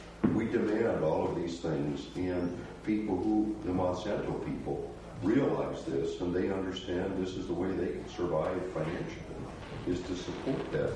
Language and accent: English; Montana, United States; Where I grew up in Montana